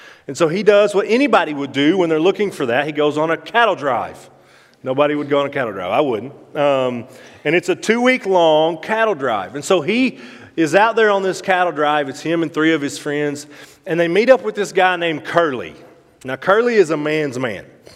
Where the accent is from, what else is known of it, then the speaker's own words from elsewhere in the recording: Arkansas, United States; very clear that I am from Arkansas. I am from the South.